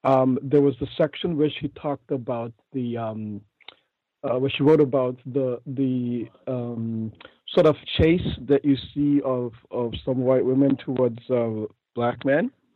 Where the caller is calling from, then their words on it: Atlantic Canada, Canada; I'm actually calling from Atlantic Canada.